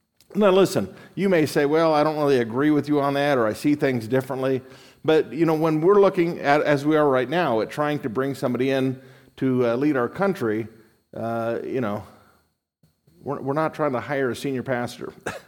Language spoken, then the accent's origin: English; Las Vegas, Nevada, United States; born there; Now, you know, I was born in Nevada, Las Vegas